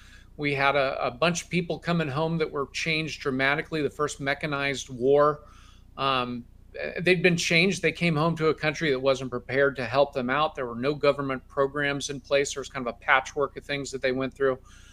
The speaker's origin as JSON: {"language": "English", "town": "Lincoln", "region": "Nebraska", "country": "United States", "said": "Sure. I'm from Lincoln, Nebraska."}